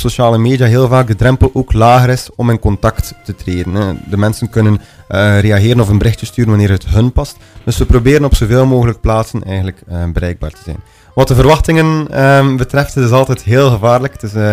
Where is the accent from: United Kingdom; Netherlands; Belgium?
Belgium; Avelgem, Flanders; Ik ben opgegroeid in Avelgem. Altijd in West-Vlaanderen ook gewoond. En ik wou ook in West-Vlaanderen blijven.